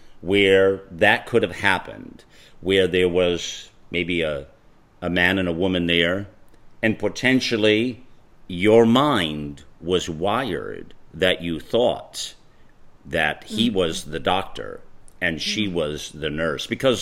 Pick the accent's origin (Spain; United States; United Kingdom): Spain; Catalonia; I grew up just outside of Barcelona, a child of two highly successful professionals.